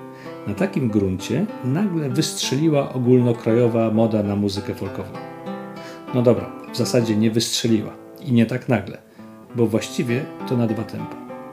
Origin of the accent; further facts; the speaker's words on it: Zamość, Lublin Voivodeship, Poland; Dorastałem w latach 80. w późnym PRL-u, w malowniczym Zamościu.